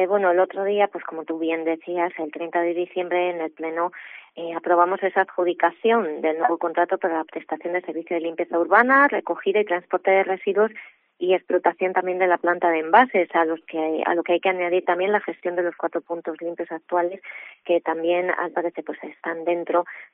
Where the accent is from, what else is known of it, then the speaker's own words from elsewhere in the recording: Salamanca, Castile and León, Spain; sí que nosotros hemos tenido como salmantinos un premio